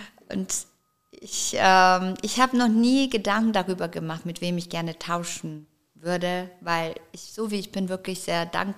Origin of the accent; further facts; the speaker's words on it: Stuttgart, Baden-Württemberg, Germany; Da ist es natürlich mein Ursprung, meine Heimat und da hat ja auch alles irgendwo auch begonnen